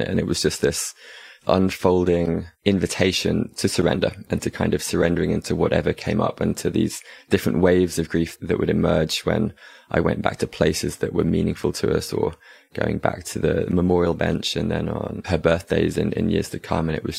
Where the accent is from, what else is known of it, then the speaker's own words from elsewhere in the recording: England, United Kingdom; Growing up in England as a guy